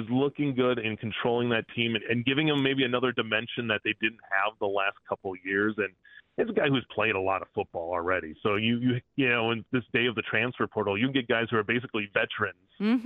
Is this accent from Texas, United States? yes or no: no; Green Bay, Wisconsin, United States; I'm from Green Bay, so just to hear, you know, that the town treated them so right